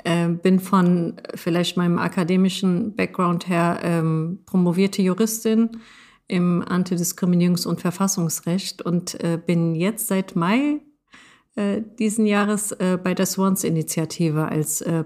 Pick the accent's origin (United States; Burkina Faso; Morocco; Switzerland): Morocco; Ich bin Marokkanerin, also marokkanische Herkunft. Ich trage den Hijab, also auch religiöse Sichtbarkeit. Und ich bin eine Frau.